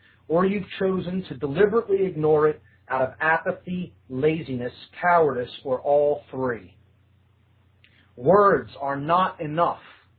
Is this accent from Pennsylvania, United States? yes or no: yes; Philadelphia, Pennsylvania, United States; In Philadelphia, that's my hometown.